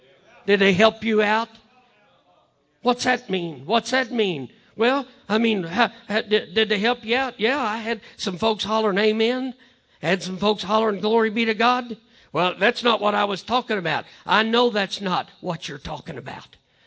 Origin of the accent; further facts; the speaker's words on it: Missouri, United States; I mean, just because I'm from Missouri, does that mean that I can't step up in a pulpit down in Georgia and feel a burden